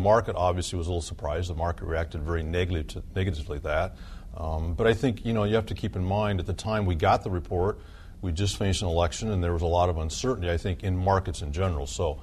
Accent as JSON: {"language": "English", "region": "Iowa", "country": "United States", "tie": "born or raised there", "said": "And we joke about, in my home state of Iowa, you know, you kind of see the geography changes time of year."}